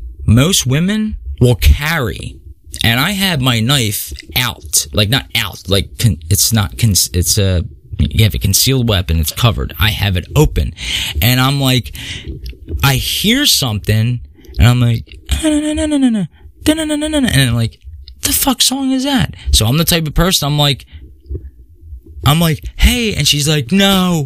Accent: Philadelphia, Pennsylvania, United States; Born and raised in South Philly and Northeast Philly.

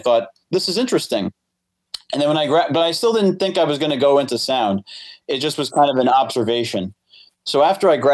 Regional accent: Valley Stream, New York, United States; So most of my life I lived in Valley Stream on Long Island. It's in the Nassau County region.

